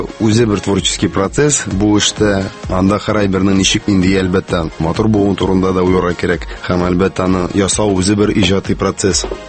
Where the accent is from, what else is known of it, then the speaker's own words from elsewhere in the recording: Tatarstan, Russia; Үземнең Кама тамагына да кайттым да, һәм Зәй районнарында. Җәйләрен инде хамашым авылда булдым.